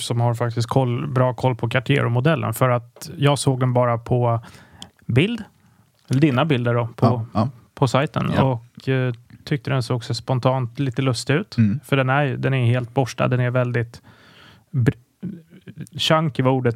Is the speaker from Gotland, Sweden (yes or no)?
no; Stockholm, Stockholm County, Sweden; Så jag är från Stockholm